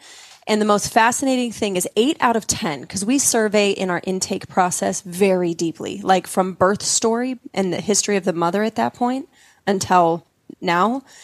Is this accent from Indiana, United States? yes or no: no; Utah, United States; And where I grew up in Utah, you didn't, you know, if it wasn't nice, you didn't say it kind of a thing.